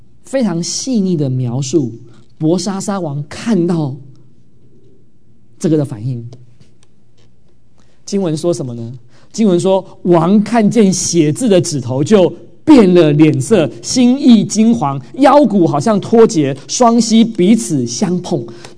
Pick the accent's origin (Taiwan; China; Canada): Taiwan; Taipei; 我记得我小时候在我们教堂，我在台北那个礼拜堂